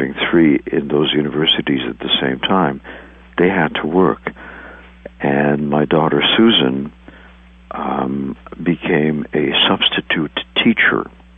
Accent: France; now in United States; I grew up in France in private boys' schools run by the Catholics, Catholic Church.

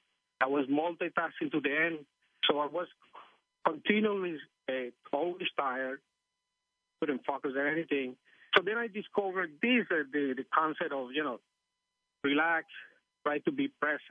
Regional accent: Venezuela; English is a second language; I come from Venezuela, and there the job environment was different.

